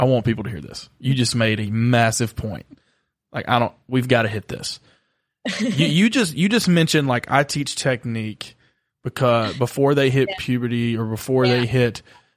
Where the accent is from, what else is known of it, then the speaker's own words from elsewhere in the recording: United States; and I'm American